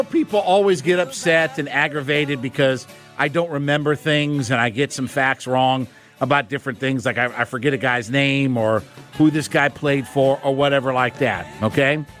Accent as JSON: {"language": "English", "town": "Canton", "region": "Ohio", "country": "United States", "said": "Yes. Well, I'm from Canton."}